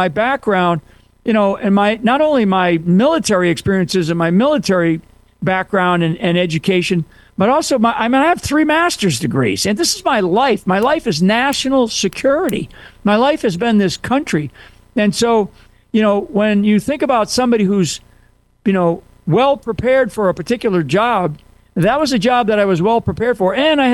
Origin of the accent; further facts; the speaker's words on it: United States; it's out of love that why we, as an American soldier, why we go overseas and fight.